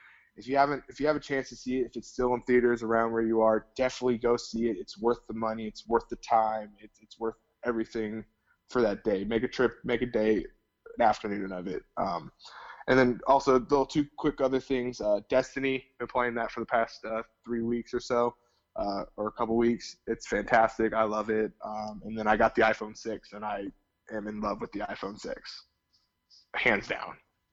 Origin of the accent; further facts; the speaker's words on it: Texas, United States; especially me growing up in Texas too